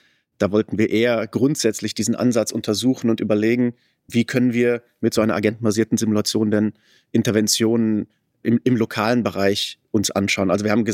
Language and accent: German; Münster, North Rhine-Westphalia, Germany; Ich komme zum Beispiel aus Münster. Das ist eine Studentenstadt. Da haben wir ganz viele Einpersonenhaushalte.